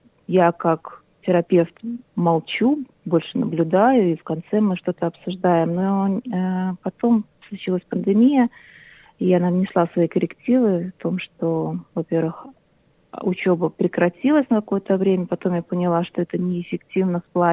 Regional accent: Latvia; moved away as an adult; also born or lived in England; now in Australia; Я родом из Латвии, где прожила до 2000, не помню уже какого года, 2001, наверное, нет, в 2004 я переехала в Англию, где я познакомилась с мужем, а его мечта была Австралия

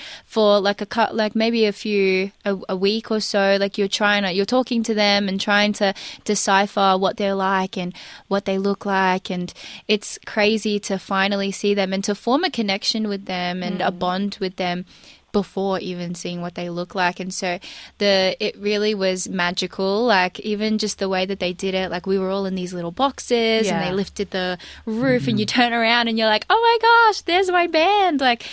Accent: Australia; You know, I grew up in Australia, and, like, I guess, like, when you grow up in Australia, you have to really try and be in touch with your roots

